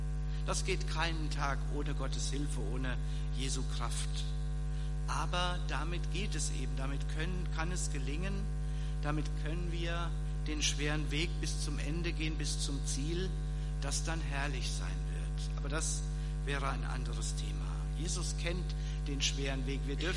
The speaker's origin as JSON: {"language": "German", "town": "Kleingladenbach", "region": "Hesse", "country": "Germany", "tie": "born or raised there", "said": "Ich bin in Kleingladenbach aufgewachsen, das liegt ungefähr 8 Kilometer davon entfernt."}